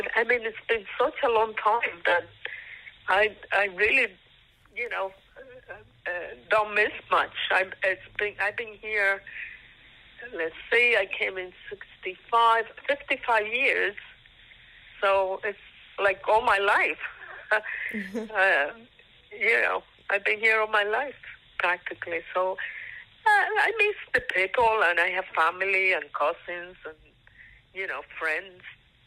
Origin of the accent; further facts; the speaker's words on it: Dominican Republic; now in United States; Dominican Republic.